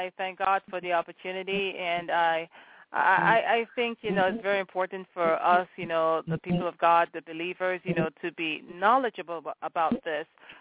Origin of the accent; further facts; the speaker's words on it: Nigeria; You know, I'm originally from Nigeria, okay?